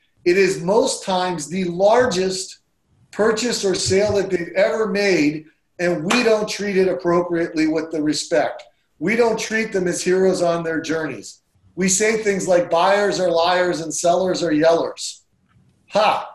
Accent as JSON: {"language": "English", "region": "Hawaii", "country": "United States", "tie": "born or raised there", "lives_now": "Georgia, United States", "said": "I grew up in Hawaii and we didn't have moles. I got here to Georgia and we had moles."}